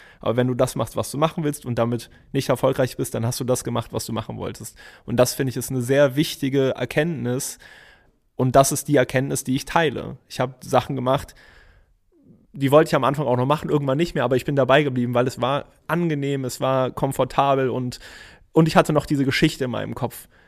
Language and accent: German; Hennef, North Rhine-Westphalia, Germany; born or raised there